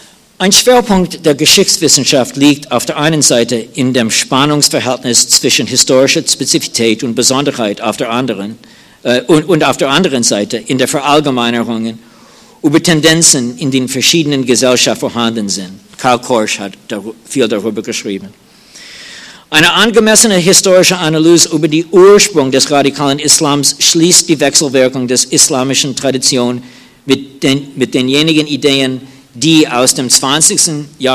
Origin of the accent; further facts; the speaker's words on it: Washington, District of Columbia, United States; New York City und Washington D.C., meine Heimat